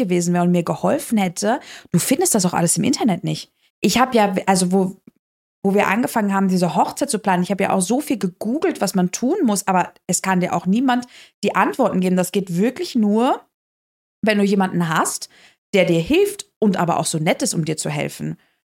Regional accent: Dortmund, North Rhine-Westphalia, Germany; born there; Das heißt, ich habe dann in Deutschland, in Dortmund, wo ich geboren bin, beim Standesamt, nachgefragt.

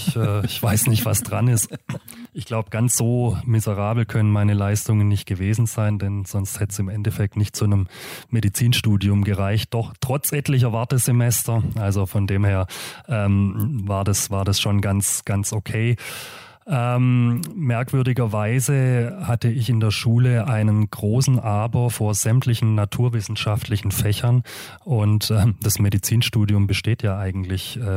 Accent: Stuttgart, Baden-Württemberg, Germany; Ich bin aufgewachsen in den Stadtteilen Stuttgart-Vaihingen und Rohr. Bin in Dürlewang auf die Grundschule gegangen und später dann aufs Hegel-Gymnasium in Stuttgart-Vaihingen.

